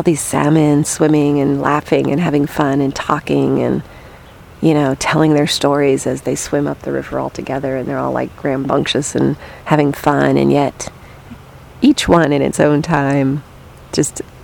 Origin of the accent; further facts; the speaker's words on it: Ohio, United States; Kind of to me feels like where I grew up in Ohio, you know, kind of just small, dusty towns.